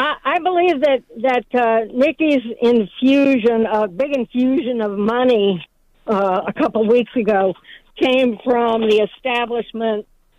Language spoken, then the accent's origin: English; Washington, District of Columbia, United States; born there; I was born in Washington, D.C.